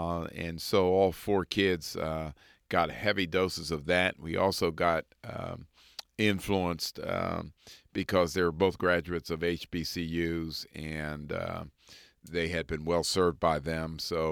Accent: Philadelphia, Pennsylvania, United States; Well, I grew up in Philly with one brother and two sisters.

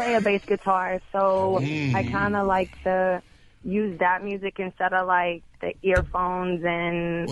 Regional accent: Texas, United States; And I pay for shipping and handling because I'm from Texas.

